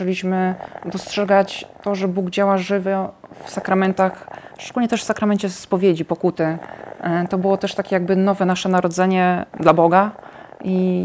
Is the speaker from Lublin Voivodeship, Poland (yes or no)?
no; Kraków, Lesser Poland, Poland; pochodzimy z Krakowa i należymy do parafii Matki Bożej Błogosławionego Macierzyństwa.